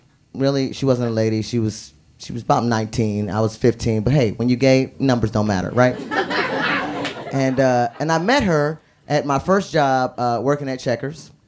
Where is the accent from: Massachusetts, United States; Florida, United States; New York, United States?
Florida, United States; Miami; So I'm originally from Miami. I was raised in a West Indian household, you know.